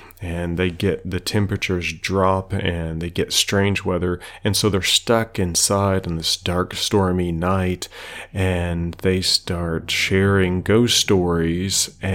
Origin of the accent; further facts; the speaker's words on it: Kentucky, United States; I'm from Kentucky, by the way, so we did things like go out and frog gig and go out to the swamps with homemade gigs.